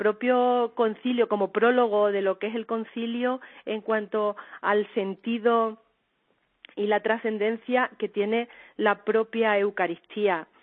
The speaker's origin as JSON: {"language": "Spanish", "town": "Seville", "region": "Andalusia", "country": "Spain", "said": "Tenéis que perdonar, yo soy sevillana"}